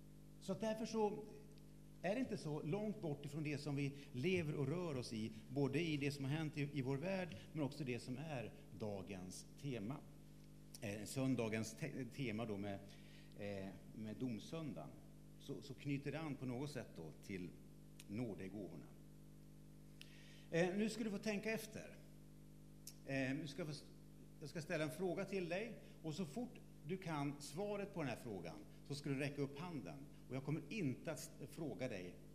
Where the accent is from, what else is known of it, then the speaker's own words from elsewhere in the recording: Västerås, Västmanland County, Sweden; jag kommer ifrån Västerås ursprungligen. Har båda föräldrarna uppvuxna på Gotland, så jag är lite halvgotlänning.